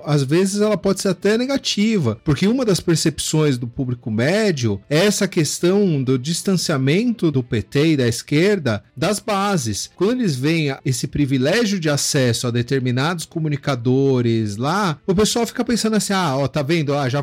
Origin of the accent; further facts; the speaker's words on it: São Bernardo do Campo, São Paulo, Brazil; Eu sou de São Bernardo do campo.